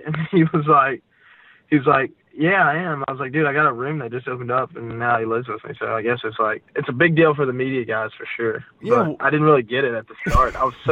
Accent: Gastonia, North Carolina, United States; I grew up in Gastonia.

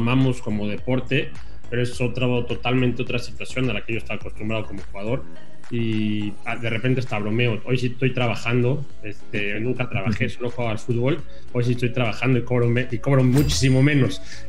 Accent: Mexico; moved away as an adult; Realmente muchas veces me pude haber quedado en donde estaba, ya sea en mi país, México, o tener una estabilidad

